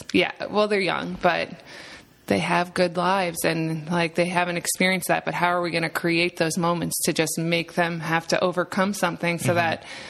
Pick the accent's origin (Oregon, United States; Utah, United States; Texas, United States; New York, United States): New York, United States; I'm from New York. Yep.